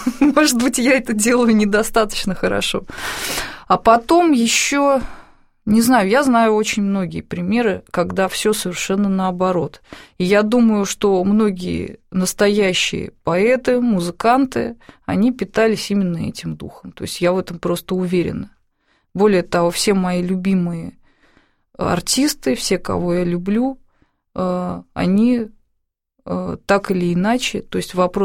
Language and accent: Russian; Moscow, Russia; я коренная москвичка, я в Москве родилась, и поколение моих предков здесь жили. То есть практически все мои предки по материнской, отчасти по отцовской линии, коренные москвичи.